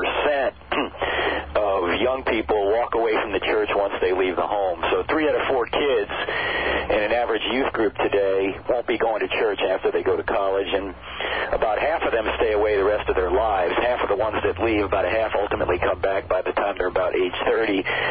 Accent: New Jersey, United States; I grew up in the Catholic Church I grew up in New Jersey, and it's federal law that you have to be a Catholic if you're from New Jersey.

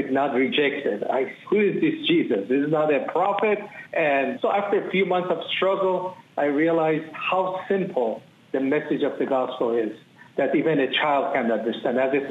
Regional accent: Iran; I was born as a Muslim in Iran. I was pretty much devout in my younger years

